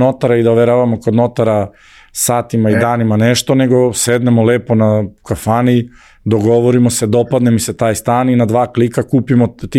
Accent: Serbia; ja sam iz Srbije i desi mi se u Americi

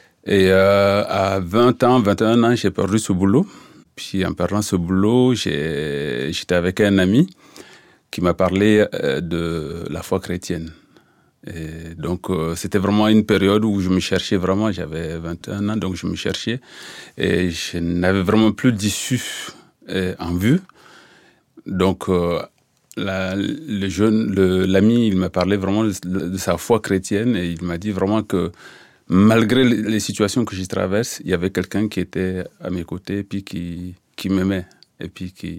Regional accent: Diapaga, Est, Burkina Faso; French is a second language; je viens du Burkina Faso, et, c'est un pays de l'Afrique de l'Ouest. Et là où je suis né là, j'ai grandi là, dans un village qui s'appelle Diapaga, et dans une famille de parents polygames.

